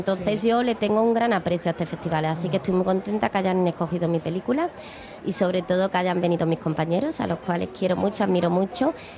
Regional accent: Andalusia, Spain; yo soy andaluza, casada con un catalán, con lo cual viva la mezcla

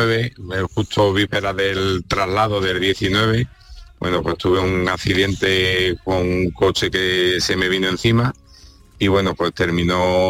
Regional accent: Córdoba, Andalusia, Spain; now in Madrid, Spain; Yo soy de afincado en Madrid, pero soy de Córdoba.

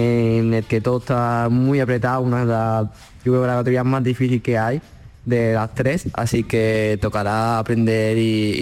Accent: Andalusia, Spain; siempre ganar en Jerez es especial, y ser el primero en hacerlo siendo andaluz, pues más aún

